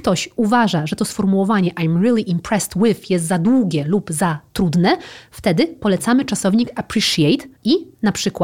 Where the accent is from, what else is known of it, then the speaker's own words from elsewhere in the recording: Wrocław, Lower Silesian Voivodeship, Poland; No przecież ja jestem z Wrocławia, no a nie z żadnego Podlasia